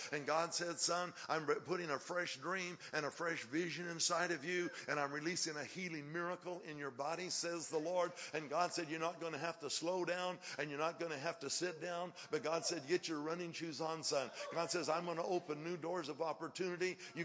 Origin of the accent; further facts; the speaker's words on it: Denver, Colorado, United States; You know, I'm from Denver, Colorado. That's my native home.